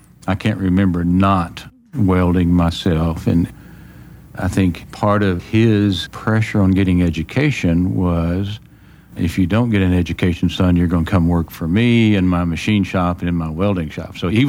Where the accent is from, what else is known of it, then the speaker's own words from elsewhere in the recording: Tulia, Texas, United States; Growing up in Tulia, you kind of halfway spoke some sort of Spanish. It certainly wasn't grammatically or even King's English Spanish by any means, but went to Denmark and went to a Danish language school where everything was in Danish.